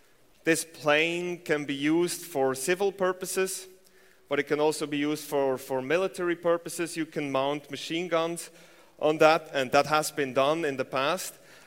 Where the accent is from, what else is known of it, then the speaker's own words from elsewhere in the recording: Switzerland; I am from Switzerland